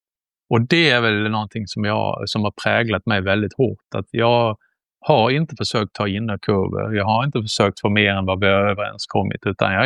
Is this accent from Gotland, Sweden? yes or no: no; Ängelholm, Skåne, Sweden; also born or lived in Hässleholm; Jag föddes i Hässleholm och vi bodde där med hela familjen och sen började han scouta hela södra Sverige, så sa han i Ängelholm, där är det en vit fläck så dit kan jag flytta. Och det gjorde jag och han när jag var 1 år